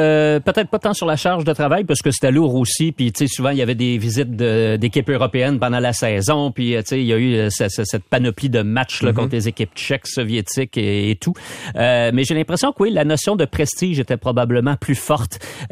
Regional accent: Quebec City, Quebec, Canada; À l'époque, là, moi, j'ai grandi à Québec, je suivais beaucoup

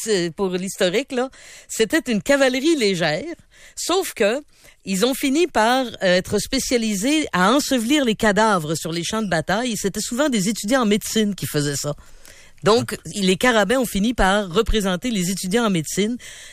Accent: Quebec, Canada; On est des Canadiens québécois qui parlent français au Canada.

